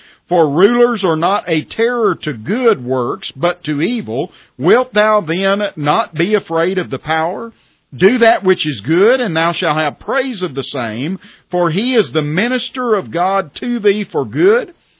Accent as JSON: {"language": "English", "country": "United States", "said": "as an American, we live in a country, a republic, that is based upon the Constitution of the United States of America."}